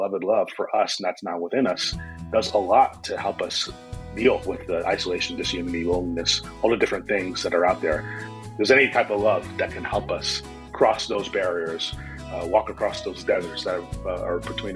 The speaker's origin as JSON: {"language": "English", "region": "New Jersey", "country": "United States", "tie": "born or raised there", "also_born_or_lived": "Brooklyn, New York", "said": "I'm originally from the New York, New Jersey area. I was born in Brooklyn to Haitian immigrants, and then grew up in northern New Jersey, then went to Princeton in New Jersey"}